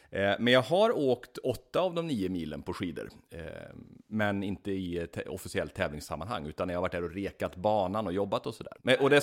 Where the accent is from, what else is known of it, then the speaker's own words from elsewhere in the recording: Karlstad, Värmland, Sweden; om jag råkar vara hemma i Karlstad igen.